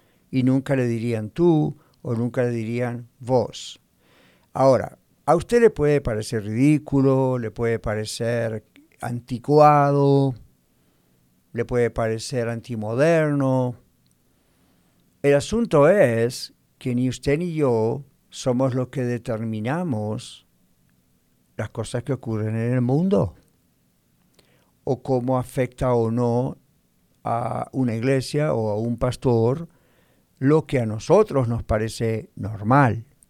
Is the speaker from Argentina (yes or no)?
yes; Argentina; now in United States; no son las mismas que de pronto en mi país de origen, Argentina. Entonces, pueden ser ofensivas. Cuando yo llegué hace 40 años a los Estados Unidos, mi manera de hablar en castellano